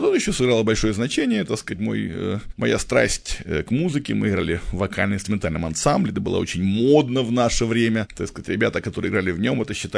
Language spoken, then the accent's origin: Russian; Ukraine; moved away; also born or lived in Kamchatka; мама отвезла меня к бабушке на Украину, вернее, к маме моего отца. Вот. Мама моего отца была абсолютной хохлушкой. То есть я вообще, говорят, что я до 5 лет не говорил по-русскому. На русском языке, говорил чисто на украинском языке